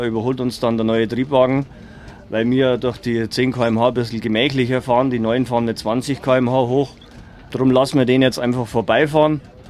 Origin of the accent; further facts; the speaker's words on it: Garmisch-Partenkirchen, Bavaria, Germany; Durchaus, wenn man dann hier aufgewachsen ist. Also ich bin ja in Garmisch geboren und wohne ja direkt neben der Zahnradbahn.